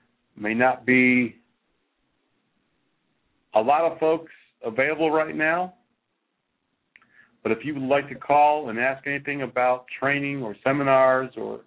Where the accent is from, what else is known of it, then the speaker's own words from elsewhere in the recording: Missouri, United States; I'm from Missouri.